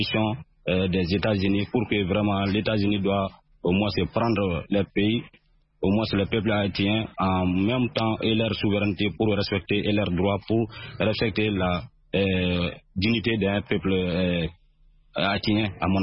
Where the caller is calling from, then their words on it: Mali; Toujours dans mon village natal, à Sénégénie, précisément au Mali.